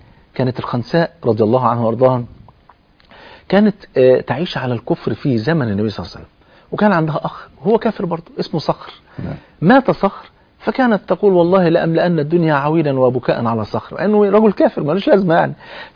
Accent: Egypt; زي ما أنا كده كمصري مثلا بلغة مصر

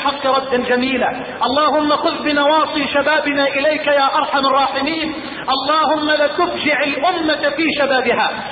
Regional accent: Egypt; بلدنا مصر

